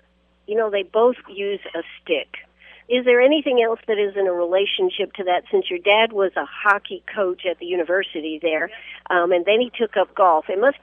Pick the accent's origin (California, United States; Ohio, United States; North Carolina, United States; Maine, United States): Maine, United States; Yes, I am from Maine. Yes, I've skated on many ponds.